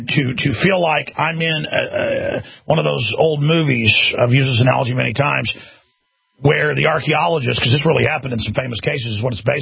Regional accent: Dallas, Texas, United States; preparing me for this in the school of being streetwise growing up in Dallas

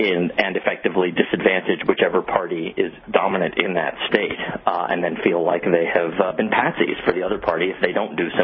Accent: New York, United States; but I'm a New Yorker, and New York is a mid-sized state geographically

